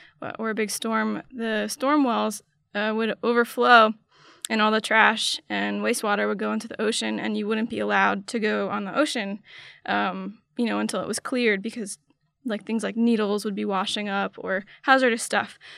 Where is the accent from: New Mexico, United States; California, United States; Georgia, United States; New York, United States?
New York, United States; I grew up in New York, and it always fascinated me how many people lived there and how much waste could be processed.